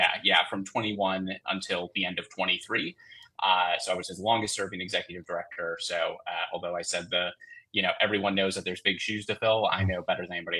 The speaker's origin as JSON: {"language": "English", "town": "Two Rivers", "region": "Wisconsin", "country": "United States", "tie": "born or raised there", "said": "So I'm a lifelong Wisconsinite. I was born and raised in Two Rivers, Trivers, nice."}